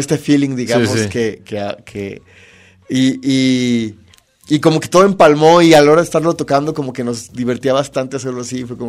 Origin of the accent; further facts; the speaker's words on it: Mexico; la música que nos pertenece como pueblo mexicano